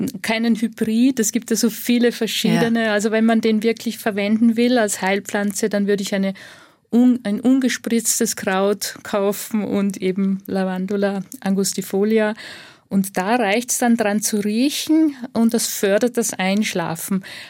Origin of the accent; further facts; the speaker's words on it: Salzburg, Austria; Also da, wo ich herkomme, in Pinzgau, sagt man, bei einer Hochzeit wird dem Bräutigam Rosmarin angesteckt